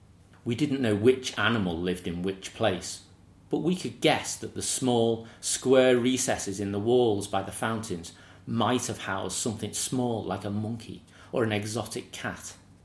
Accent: Eastham, North West England, United Kingdom; I grew up on the Wirral, in a small village called Eastham. The road in which I lived backed onto open fields that stretched along the banks of the Mersey to a large, neglected, wooded area.

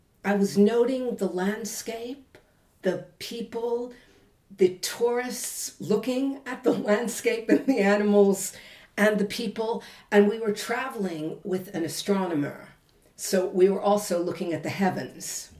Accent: London, United Kingdom; I've been here most of my life. And basically, I'm a Londoner.

